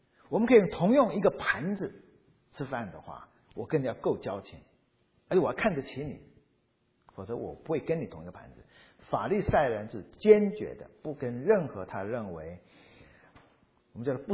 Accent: China

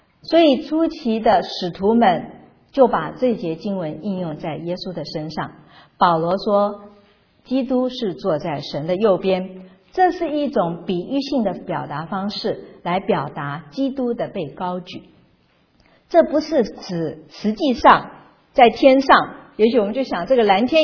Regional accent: China; 换句话说就是我们中国人所说的大位

